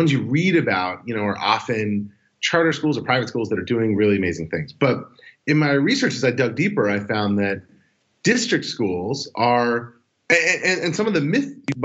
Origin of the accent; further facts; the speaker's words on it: California, United States; I'm worse than not knowing anything because I'm from Silicon Valley.